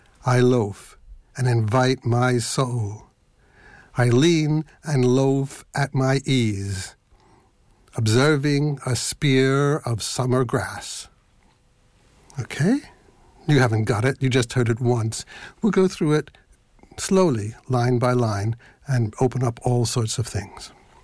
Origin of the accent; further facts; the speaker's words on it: Philadelphia, Pennsylvania, United States; accent: Philadelphia; But it's there, and that's my Philadelphia accent.